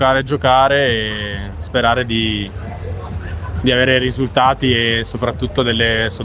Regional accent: Aosta, Aosta Valley, Italy; sono nato e cresciuto ad Aosta

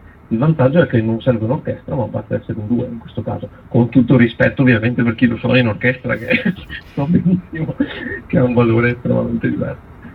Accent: Treviso, Veneto, Italy; born there; also born or lived in Venice; io sono nato a Treviso e Francesco è nato in provincia di Udine, nella bassa udinese, e poi però entrambi ci siamo trasferiti a Venezia sia per amore che per lavoro entrambi

